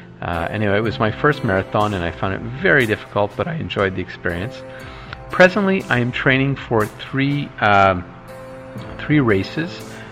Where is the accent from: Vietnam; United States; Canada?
Canada; Hemingford, Quebec; my hometown of Hemingford, which is south of Montreal, Quebec.